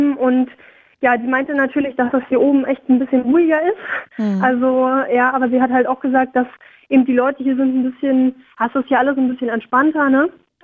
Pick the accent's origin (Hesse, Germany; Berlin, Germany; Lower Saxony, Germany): Berlin, Germany; Ich komme halt aus Berlin, ja schon gesagt